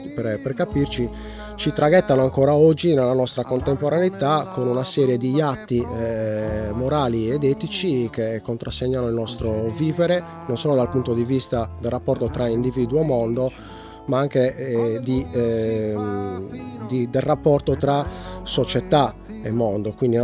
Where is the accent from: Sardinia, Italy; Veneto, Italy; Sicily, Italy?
Sardinia, Italy; per quanto mi riguarda, essendo sardo, tutto dipende molto dai conflitti di codice